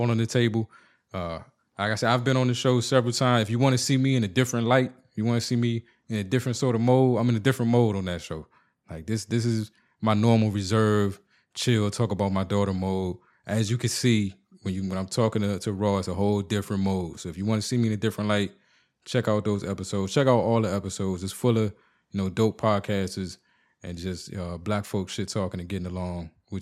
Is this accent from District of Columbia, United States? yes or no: yes; Washington, District of Columbia, United States; I'm from Chocolate City. I'm from the East Coast.